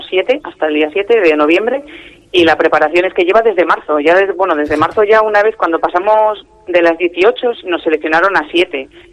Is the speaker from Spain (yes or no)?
yes; Reinosa, Cantabria, Spain; yo que soy de Reynosa, me encanta